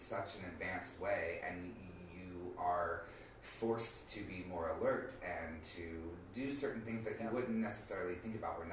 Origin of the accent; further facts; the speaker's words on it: Kansas City, Missouri, United States; now in New York, United States; So it's like, It's hard to drop I'm from New York, or even in New York, it was hard to drop I'm from Kansas City.